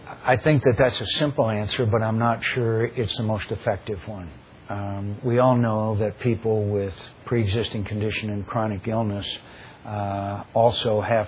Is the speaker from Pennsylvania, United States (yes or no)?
no; Arizona, United States; We've done that in my home state of Arizona.